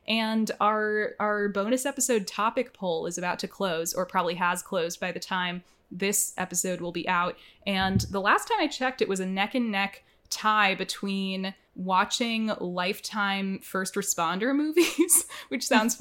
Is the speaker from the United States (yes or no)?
yes; Minnesota, United States; especially as a Minnesotan